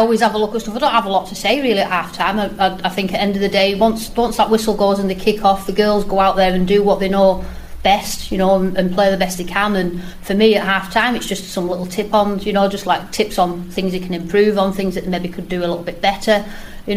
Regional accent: North West England, United Kingdom; to come and be able to coach back in my hometown and say that we've got a full Cumbrian side, I think it's good for Cumbria and the area

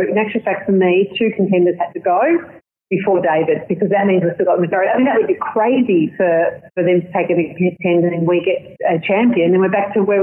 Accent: Boronia, Victoria, Australia; I was brought up in Boronia, which is the eastern suburbs of Melbourne, which is kind of, it was fairly rough.

